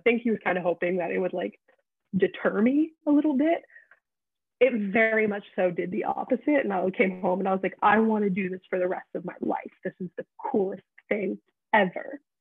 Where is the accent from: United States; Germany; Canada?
Canada; New Brunswick; I'm from the Bay of Fundy, because the Bay of Fundy has the highest tides in the entire world. So that's pretty impressive. So I grew up around those, but I also like, I grew up in the middle of the province.